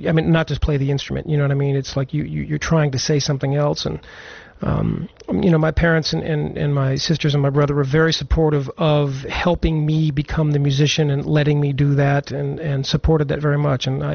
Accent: Tucson, Arizona, United States; Well, I'm from Tucson, Arizona, originally. and I was very fortunate to grow up in a house where pursuing your dream and your art was something that was a big part of my life.

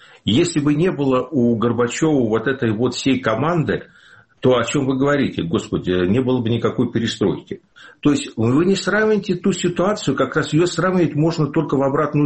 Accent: Ukraine; поскольку я родился и вырос на Украине, то в Украине в данном случае

